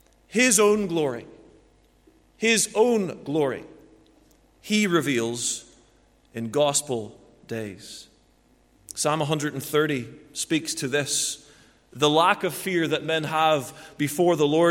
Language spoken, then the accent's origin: English; Northern Ireland, United Kingdom; when we come from Northern Ireland, we come from a very gospel-saturated part of the world